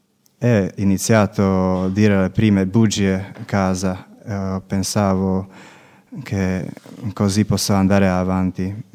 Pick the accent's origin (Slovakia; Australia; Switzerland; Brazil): Slovakia; Italian is a second language; vengo dalla Slovacchia.